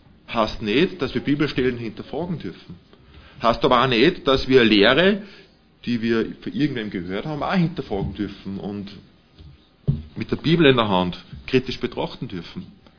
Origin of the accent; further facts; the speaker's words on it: Austria; das betrifft nicht nur uns als Österreicher